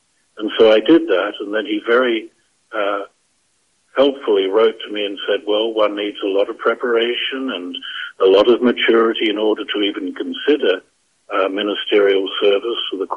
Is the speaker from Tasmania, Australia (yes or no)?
yes; Tasmania, Australia; because I come from Tasmania, which is just a few miles north of the South Pole.